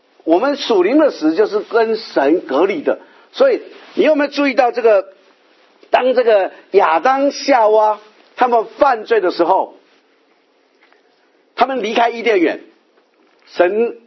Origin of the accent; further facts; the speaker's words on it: China; 我们中国人有一个想法